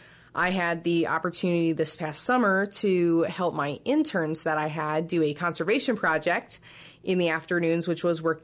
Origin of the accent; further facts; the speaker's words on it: Ohio, United States; So I am from Ohio originally.